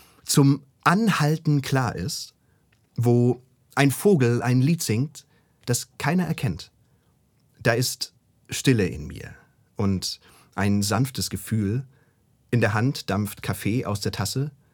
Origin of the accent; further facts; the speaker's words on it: Esslingen am Neckar, Baden-Württemberg, Germany; Ich komme aus Esslingen am Neckar